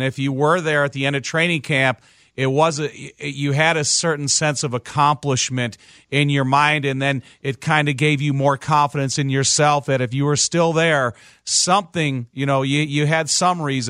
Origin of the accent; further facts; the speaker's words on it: Chicago, Illinois, United States; And growing up in Chicago, you started to hear the rumblings of success that it's related to the Bears.